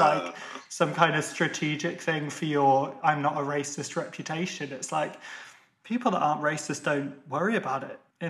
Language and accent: English; Ireland; accent: like a BBC newsreader; I've got a bit of that with being Irish, that sometimes people will honestly get offended that I don't support England and everything.